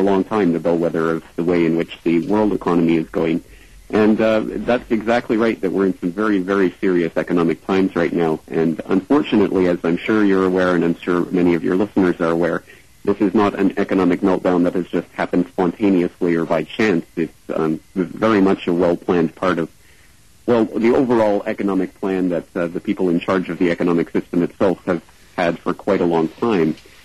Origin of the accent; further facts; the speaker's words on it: Canada; now in Japan; I'm not an American citizen, I'm actually Canadian living in Japan